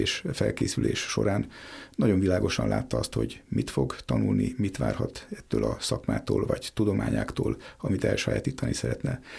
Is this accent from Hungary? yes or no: yes; Szombathely, Vas, Hungary; Említettem, hogy Szombathelyen, Szavária városában születtem. A Szavária Múzeum falai között nőttem fel az akkori múzeumigazgató gyámolításával és segítségével.